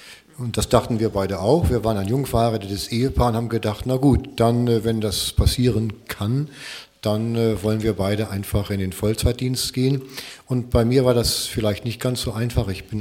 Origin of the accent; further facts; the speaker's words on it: Schleswig-Holstein, Germany; das war also in den 50er Jahren und ich muss also sagen, damals wurde bei uns in Schleswig-Holstein doch eher etwas rustikal gepredigt